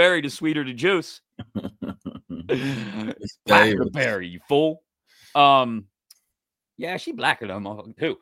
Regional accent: Baldwin, Pennsylvania, United States; I didn't grow up in Whitehall. I grew up in North Baldwin.

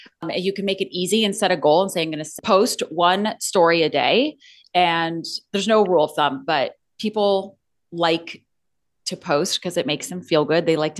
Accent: Scottsdale, Arizona, United States; If when I'm in Arizona, because I also sell there, I'm from Scottsdale.

